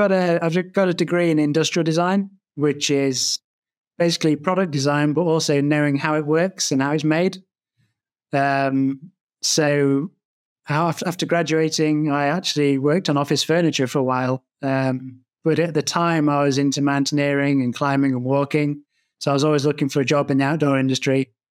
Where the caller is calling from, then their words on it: East Midlands, United Kingdom; I'm calling in from Derbyshire in the UK.